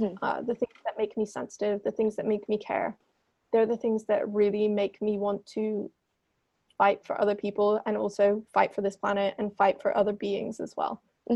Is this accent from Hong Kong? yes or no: yes; Hong Kong; Especially, I don't know if you can relate to this, growing up in Hong Kong